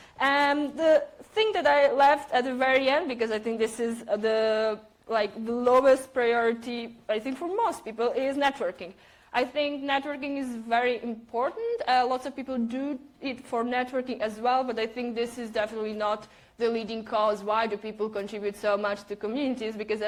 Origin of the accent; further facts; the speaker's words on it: Bratislava, Bratislava Region, Slovakia; English is a second language; I'm from Bratislava, Slovakia